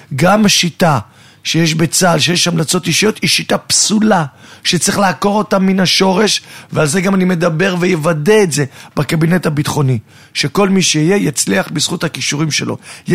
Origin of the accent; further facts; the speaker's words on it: Holon, Tel Aviv District, Israel; אני גדלתי בחולון, גדלתי בשכונת תל גיבורים, גדלתי בבית של הדיור הציבורי.